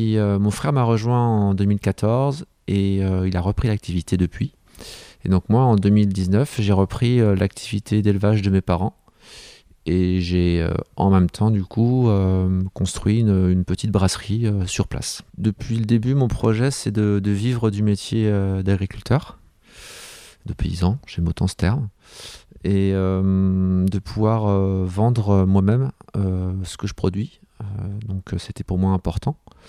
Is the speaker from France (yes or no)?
yes; Saint-Georges-Buttavent, Pays de la Loire, France; je suis natif de Mayenne. Mes origines sont de Saint-Georges-Butavant, mes parents étaient donc agriculteurs ici sur place. J'ai 39 ans